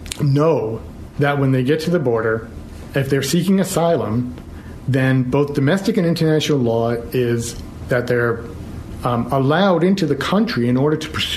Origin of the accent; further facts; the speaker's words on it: Long Island, New York, United States; Where I grew up on Long Island, your family's history was really a big part of everybody's life.